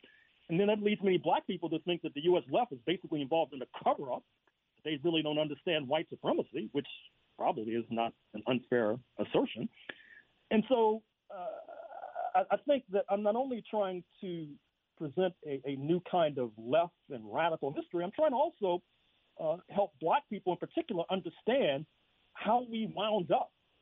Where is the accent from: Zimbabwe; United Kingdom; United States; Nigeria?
Zimbabwe; accent: Rhodesian; It's my pleasure, to use my Rhodesian accent.